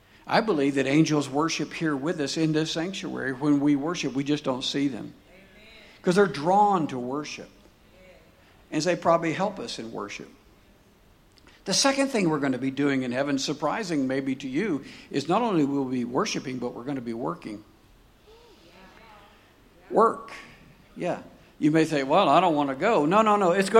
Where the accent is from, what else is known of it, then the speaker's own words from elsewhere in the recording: Daytona Beach, Florida, United States; And we grew up in Daytona Beach, so she collected shells.